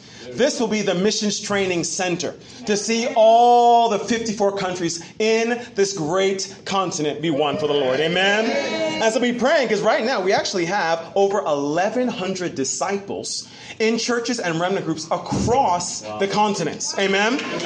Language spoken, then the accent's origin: English; New York, United States; born there; You know, I'm an American. So, you know, I was born in New York.